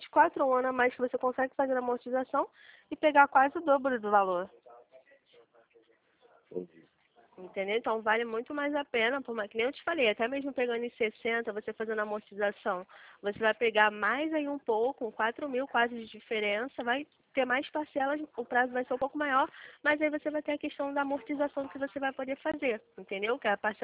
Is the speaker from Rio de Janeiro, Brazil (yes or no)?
yes; Rio de Janeiro, Brazil; sou do Rio